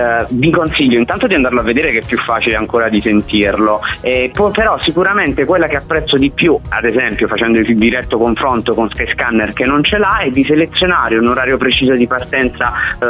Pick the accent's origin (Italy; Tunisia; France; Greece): Italy; Taranto, Apulia; now in Milan, Italy; sono di Taranto e quando cerco da Milano per tornare a Taranto ho due aeroporti a cui posso fare riferimento, Bari e Brindisi.